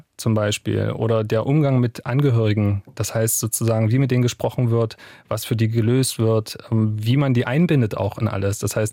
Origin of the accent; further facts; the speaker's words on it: Bitterfeld-Wolfen, Saxony-Anhalt, Germany; also born or lived in Leipzig; now in Halle, Germany; Ich bin ursprünglich aus Wolfen, das ist richtig.